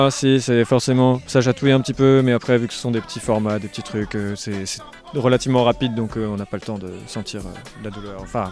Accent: Niort, Nouvelle-Aquitaine, France; now in Bordeaux, France; Je suis originaire de Niort, mais j'habite à Bordeaux en ce moment.

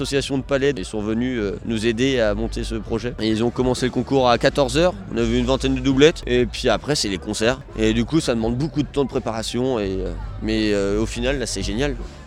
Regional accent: Maizé, France; Moi, je viens de Maizé.

